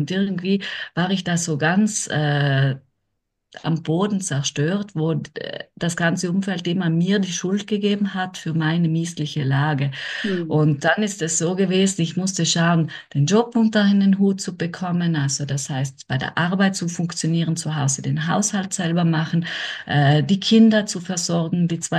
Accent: Trentino-Alto Adige, Italy; ich komme aus Südtirol, also ich bin 45 Jahre alt

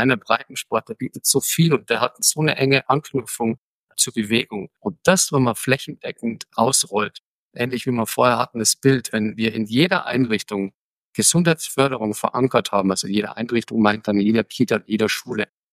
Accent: Bavaria, Germany; ich bin im Berchtesgadener Land aufgewachsen

